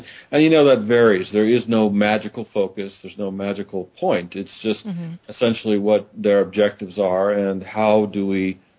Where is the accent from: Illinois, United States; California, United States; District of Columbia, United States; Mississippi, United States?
District of Columbia, United States; Washington; I grew up in the Washington, D.C. area.